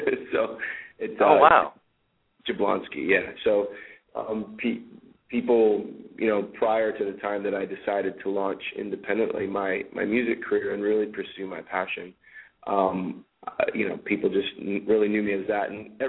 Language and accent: English; Cleveland, Ohio, United States; also born or lived in Phoenix, Arizona; I was born in Cleveland, but as an infant, my parents moved out to Phoenix, Arizona.